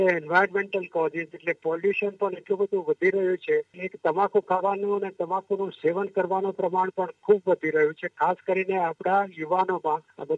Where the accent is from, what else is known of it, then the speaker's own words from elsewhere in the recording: Bhadran, Gujarat, India; born there; મારો જન્મ ભાદરણમાં થયો, ત્યાર પછી આગળ વધુ અભ્યાસ માટે હું ગુજરાત કોલેજમાં ગયો